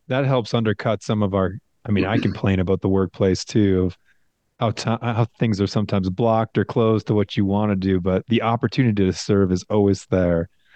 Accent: Midwest, United States; growing up in the Midwest, every year we had to do Iowa basic skills tests.

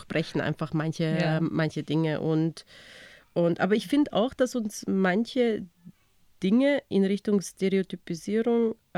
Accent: Salzburg, Austria; also born or lived in Bosnia; now in Vienna, Austria; Also ich bin geboren in Bosnien, aufgewachsen in Salzburg, in Salzburg-Stadt, wohne jetzt in Wien.

